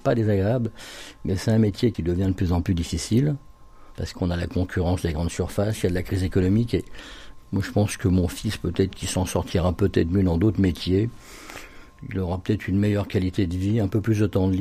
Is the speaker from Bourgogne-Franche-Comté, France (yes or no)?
no; Paris, Île-de-France, France; quand j'étais petit, on allait au Buttes-Chaumont, on avait les Buttes-Chaumont à côté, on était heureux, on avait un grand parc pour jouer.